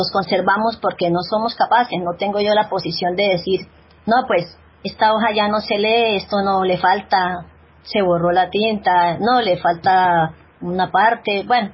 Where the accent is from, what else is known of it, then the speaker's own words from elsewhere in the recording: Santander, Colombia; No, señor, yo soy santandereana.